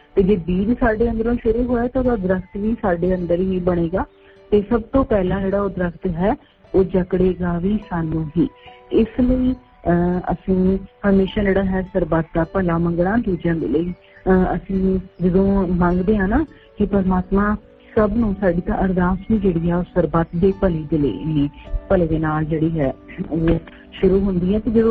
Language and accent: Punjabi; Punjab, India; moved away; ਉਹ ਪੰਜਾਬ ਜਿਹੜਾ ਅਸੀਂ ਕਿੱਥੇ ਛੱਡ ਕੇ ਆਏ ਹਾਂ ਪਿੰਡਾਂ ਦੇ ਬਾਰੇ ਚ ਉਹਦੇ ਬਾਰੇ ਚ ਗੱਲ ਕਰ ਰਹੇ ਹਾਂ.